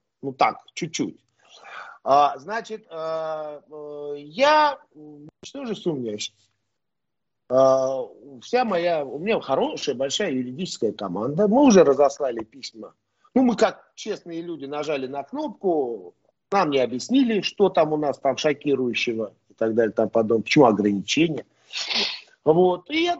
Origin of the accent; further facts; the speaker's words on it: Moscow, Russia; ну, я москвич, но в Армении отдыхал очень много в год, каждый год, по 4 месяца.